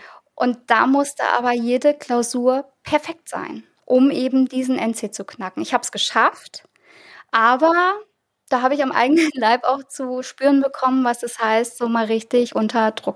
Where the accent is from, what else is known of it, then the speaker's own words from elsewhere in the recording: Hesse, Germany; Also ich bin ja Hessin, man hört es ja, ich habe hier keinen bayerischen Akzent. Ich bin ja aus Hessen